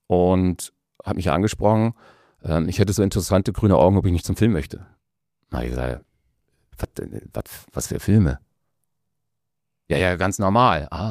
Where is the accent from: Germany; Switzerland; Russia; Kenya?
Germany; Wolfratshausen, Bavaria; also born or lived in Northern Germany / Berlin; aufgewachsen bin ich tatsächlich in Wolfratshausen und dann nach Norddeutschland gezogen worden oder verzogen worden und von Norddeutschland dann mit 16 nach Berlin. Mit 17 hatte ich meine erste eigene Wohnung